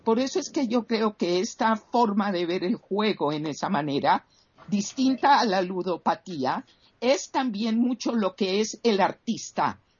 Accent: Colombia; En mi país, aquí en Colombia, en comienzos del siglo XX

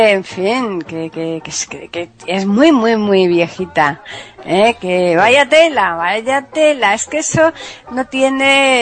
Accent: Andalusia, Spain; Es que yo soy andaluza.

